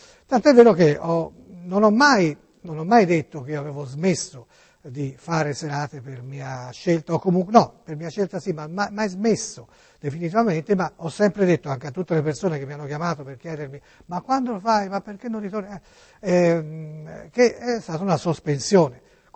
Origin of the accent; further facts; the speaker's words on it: Tuscany, Italy; siamo toscani